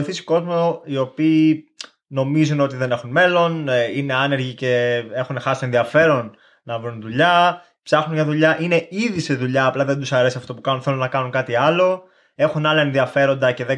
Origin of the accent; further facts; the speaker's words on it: Rhodes, South Aegean, Greece; moved away as an adult; now in United Kingdom; Η αλήθεια είναι ότι εγώ είμαι από Ρόδο. Είχα μια καλή δουλειά σαν website developer στην ουσία στη Ρόδο.